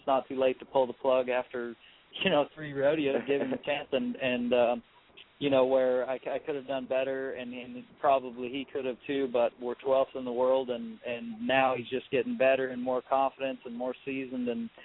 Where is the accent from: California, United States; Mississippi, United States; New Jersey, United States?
California, United States; we're both originally from California. We grew up probably 25 miles apart